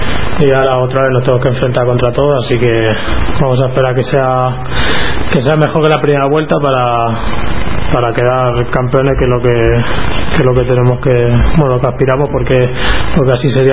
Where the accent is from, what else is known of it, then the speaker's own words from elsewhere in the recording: Catalonia, Spain; si me toca ir a Cataluña, pues mira, me lo disfrutaré de mi tierra.